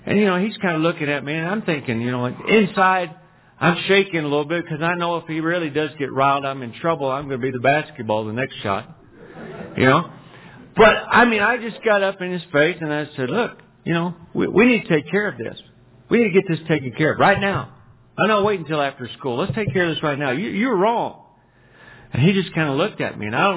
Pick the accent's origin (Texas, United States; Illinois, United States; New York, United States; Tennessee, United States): Texas, United States; Of course, I'm from Texas.